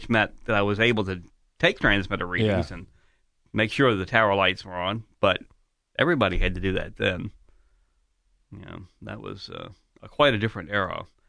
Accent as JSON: {"language": "English", "region": "Virginia", "country": "United States", "tie": "born there", "said": "I was born in January of 47. My first home, the home that appears on my birth certificate, was Unit 29, Copley Hill, in Albemarle County, Virginia."}